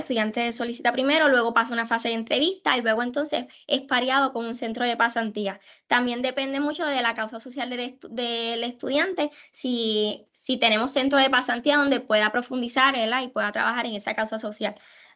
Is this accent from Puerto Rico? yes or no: yes; Mayagüez, Puerto Rico; yo soy estudiante de Mayagüez, vengo de Mayagüez